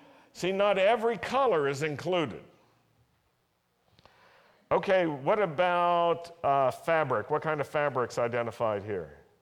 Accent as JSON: {"language": "English", "town": "Milwaukee", "region": "Wisconsin", "country": "United States", "tie": "born there", "said": "Okay, I was born in Milwaukee. Do we have badgers up there?"}